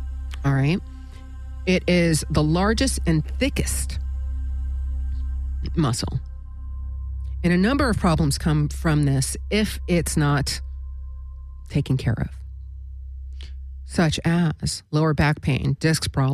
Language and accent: English; Alaska, United States; And mind you, I grew up in Alaska. So, you know, getting people up there was like a challenge.